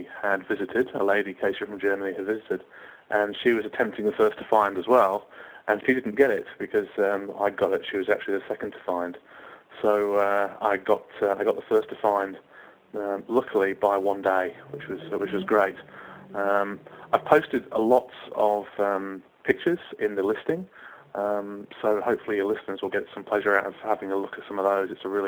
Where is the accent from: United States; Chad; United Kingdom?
United Kingdom; England; now in Northcote, Australia; I am a POM from Northcote in Victoria.